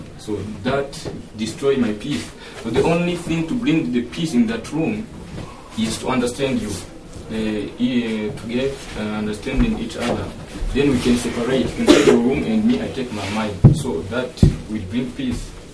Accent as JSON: {"language": "English", "town": "Gisenyi", "region": "Western Province", "country": "Rwanda", "second_language": "English", "said": "me, I'm from Gisenyi"}